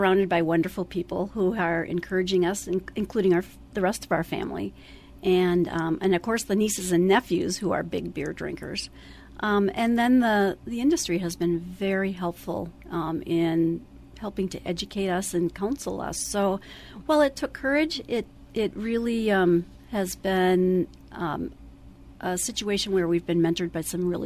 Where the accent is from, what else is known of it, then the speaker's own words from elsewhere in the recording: Stillwater, United States; I am born and raised in Stillwater, so this is a town that's near and dear to my heart.